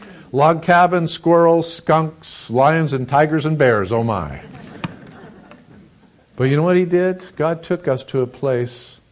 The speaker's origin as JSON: {"language": "English", "region": "New England", "country": "United States", "said": "I'm from New England. Don't hold that against me. Can any good thing come out of New England?"}